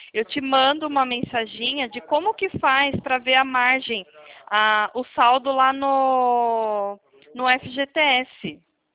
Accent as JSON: {"language": "Portuguese", "region": "São Paulo", "country": "Brazil", "said": "Eu sou do estado de São Paulo"}